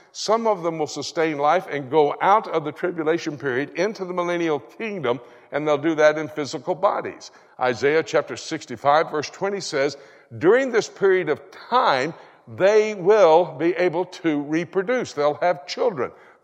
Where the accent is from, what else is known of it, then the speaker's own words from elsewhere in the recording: Florida, United States; I was born in Florida. I'm a Floridian.